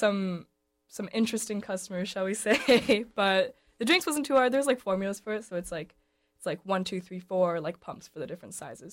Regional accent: Seattle, Washington, United States; So I'm from Seattle.

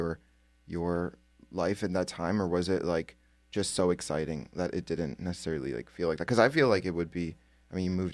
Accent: New York, United States; I mean, I'm from New York. What do you think of my city, Paige?

